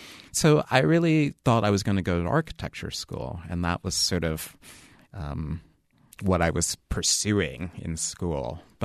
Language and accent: English; New York City, New York, United States; I grew up in the Bronx in New York